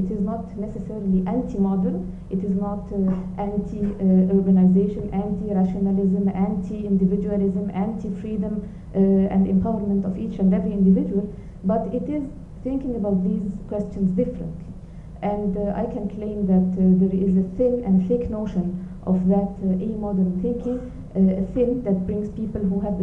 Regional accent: Egypt; and I come from Egypt

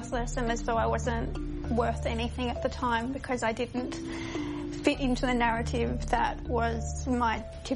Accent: Tamworth, New South Wales, Australia; I grew up in Tamworth, and I went to school in smaller regional areas, so Nimbingar, Katingal, they're on the outskirts, quite small populations.

